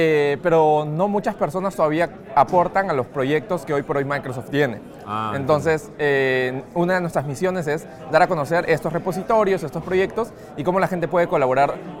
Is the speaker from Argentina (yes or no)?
no; Peru; soy de Perú